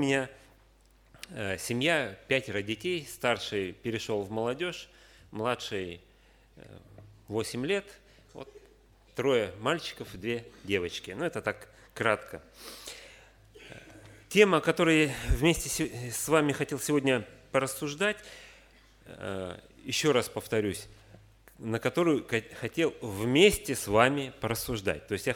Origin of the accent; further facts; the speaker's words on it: Novosibirsk, Novosibirsk Oblast, Russia; Как уже было сказано, я приехал к вам из Новосибирска.